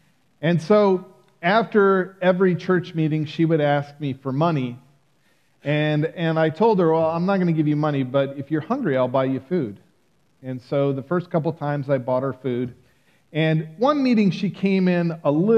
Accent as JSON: {"language": "English", "region": "Iowa", "country": "United States", "tie": "born or raised there", "also_born_or_lived": "Ukraine", "said": "I grew up in Iowa, so it's pretty snowy."}